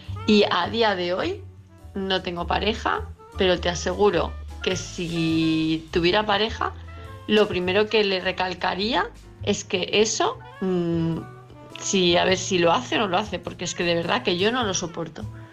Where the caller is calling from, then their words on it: Palma de Mallorca, Balearic Islands, Spain; de Palma de Mallorca